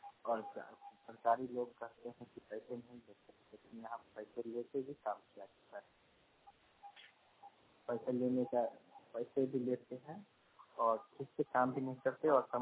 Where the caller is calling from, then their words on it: Chautham, Bihar, India; चौथम से बोल रहा हूँ, घर चौथम जिला खगड़िया, थाना चौथम प्रखंड चौथम